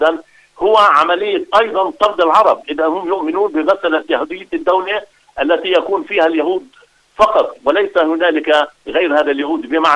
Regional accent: Palestine; طبعا مع الردود داخليا علينا كفلسطينيين

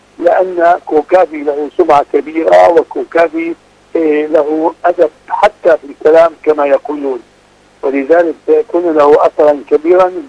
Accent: Palestine; لا أتكلم كوني فلسطيني

